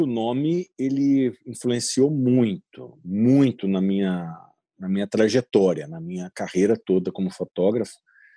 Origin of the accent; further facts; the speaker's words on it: Brazil; now in Paris, France; eu sou brasileiro, eu estou em Paris, eu estou mostrando Paris para os brasileiros.